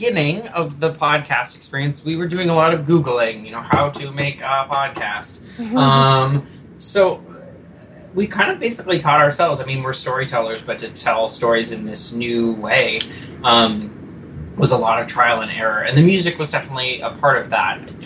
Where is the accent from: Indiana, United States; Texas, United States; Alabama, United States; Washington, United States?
Washington, United States; Seattle; moved away as an adult; I'm from Seattle. I lived there until I was about 29. I have six brothers and sisters who all live there.